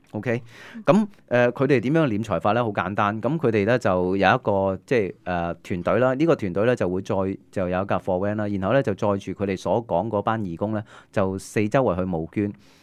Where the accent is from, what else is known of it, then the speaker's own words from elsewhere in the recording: Hong Kong; 我哋香港人